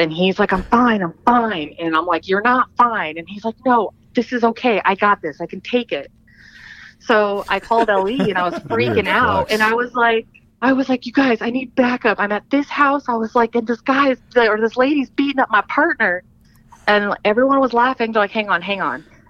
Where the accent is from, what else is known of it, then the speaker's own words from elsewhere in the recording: Philippines; born there; I was born in the Philippines.